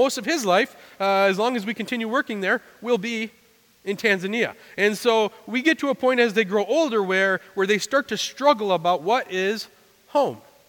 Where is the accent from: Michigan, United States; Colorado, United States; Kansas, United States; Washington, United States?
Michigan, United States; Grand Rapids; born there; I was born in Grand Rapids. I am a citizen here. My birth certificate says I'm from here. My parents were from here.